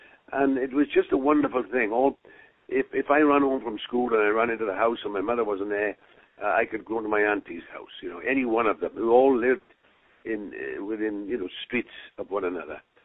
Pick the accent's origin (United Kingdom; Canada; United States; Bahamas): United Kingdom; Wales; moved away as an adult; what it was like growing up in Wales, what made me what I am